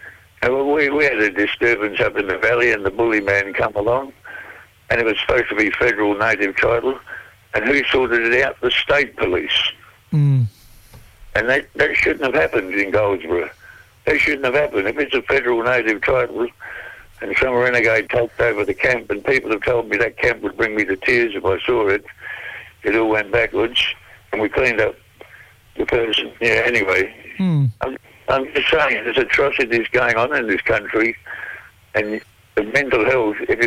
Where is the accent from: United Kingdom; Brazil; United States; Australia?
Australia; So, you know, I'm Australian, mate.